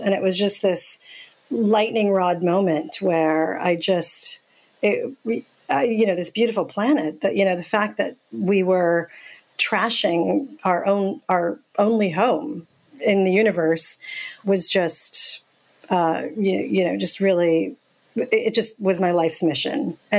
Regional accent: India; by my grandparents in India for 5 or 6 years. I didn't know my parents. And so that the memory of growing up in India is very strong in me.

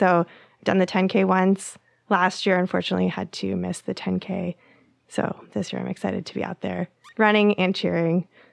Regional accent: United States; I grew up in the States. We had to run the mile every year for the presidential fitness test.

